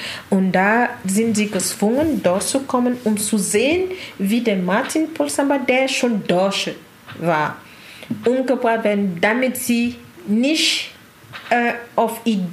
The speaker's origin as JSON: {"language": "German", "country": "Cameroon", "said": "Das fehlt mir, wenn ich nach Kamerun ins Dorf fahre"}